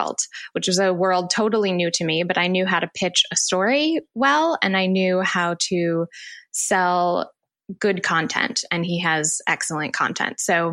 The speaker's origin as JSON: {"language": "English", "region": "Midwest", "country": "United States", "tie": "born or raised there", "lives_now": "New York, United States", "said": "And I grew up in the Midwest. I traveled to New York to plant roots here"}